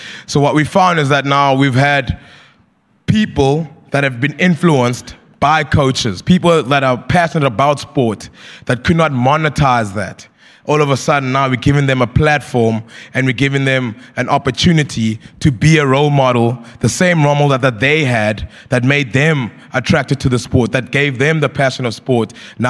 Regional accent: Bluewater Bay, Eastern Cape, South Africa; I knew the person that was representing Ubuntu was my best friend's dad that I grew up with in Bluewater Bay.

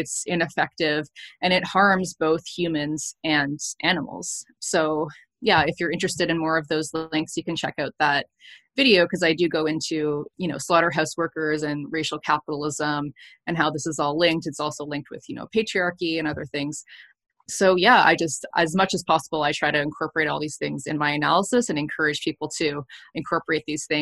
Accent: Canada; I am Canadian

